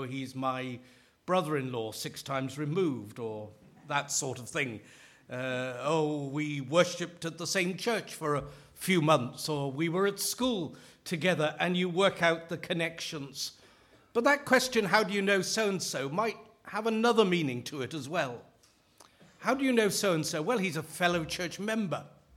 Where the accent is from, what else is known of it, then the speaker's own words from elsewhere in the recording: Leicester, East Midlands, United Kingdom; I come from Leicester